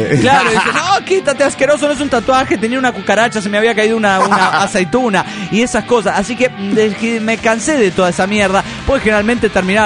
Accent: Guayaquil, Guayas, Ecuador; de Guayaquil, Ecuador.

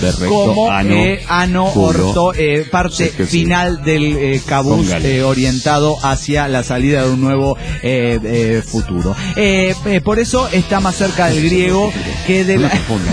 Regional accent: Tarija, Bolivia; de Tarija, Bolivia.

